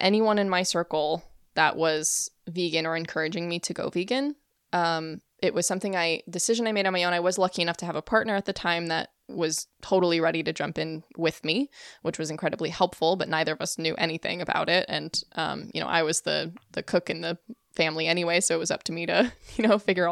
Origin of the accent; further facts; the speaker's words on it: Phoenix, Arizona, United States; So I grew up in Arizona, in the Phoenix area. And went to school at Northern Arizona University in Flagstaff, which is Northern Arizona.